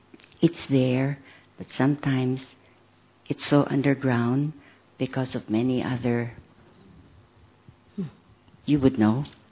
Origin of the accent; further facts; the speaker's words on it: Philippines; I'm from the Philippines. 30 years in Gyan.